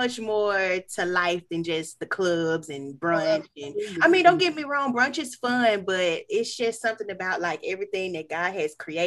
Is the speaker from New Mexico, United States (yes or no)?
no; Vicksburg, Mississippi, United States; We're both from Mississippi, which is awesome. Awesome. I'm from Vicksburg.